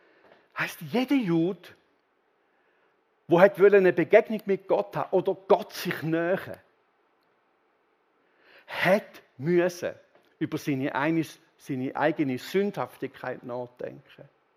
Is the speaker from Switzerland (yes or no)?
yes; Switzerland; Da sind wir uns wahrscheinlich als Schweizer noch eher gewöhnt